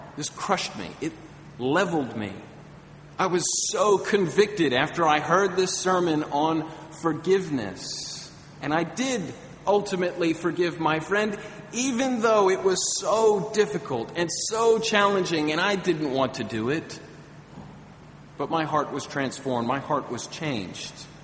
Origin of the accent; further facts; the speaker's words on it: United States; now in -; I'm actually from the United States, if you can't tell by my accent. And back when I was in the U.S., before I was married, I lived with two roommates.